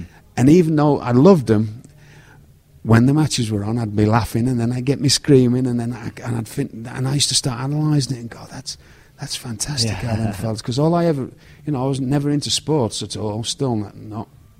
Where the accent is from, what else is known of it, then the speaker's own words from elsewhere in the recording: United Kingdom; I think that's just part of being British growing up.